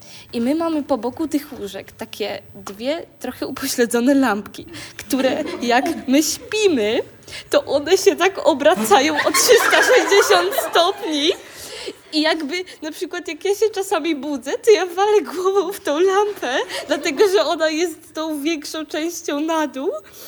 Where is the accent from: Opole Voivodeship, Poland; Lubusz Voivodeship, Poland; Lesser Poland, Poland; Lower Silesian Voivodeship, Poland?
Lower Silesian Voivodeship, Poland; Wrocław; z Wrocławia, jestem z pokoju 118